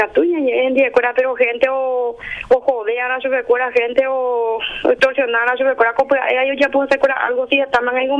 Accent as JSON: {"language": "Spanish", "country": "Paraguay", "said": "como nosotros, como paraguayos."}